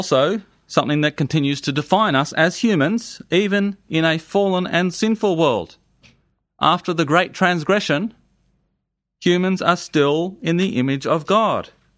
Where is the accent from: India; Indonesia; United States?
Indonesia; I grew up in Indonesia and they did the same with photos.